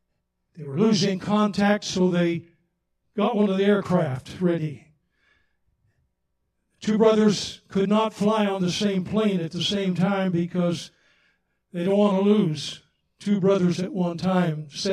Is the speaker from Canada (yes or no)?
yes; Manitoba, Canada; born there; whether it's Kentucky, whether it's Texas or South Carolina or Manitoba, the place where I was born in Canada